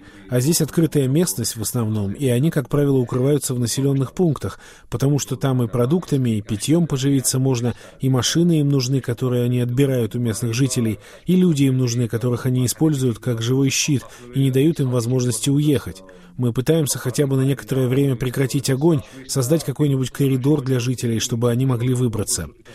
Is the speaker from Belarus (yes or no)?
no; Georgia; Russian is a second language; Я не скрываю, что я грузин, и не ленюсь объяснять, когда меня спрашивают, почему я здесь и что делаю.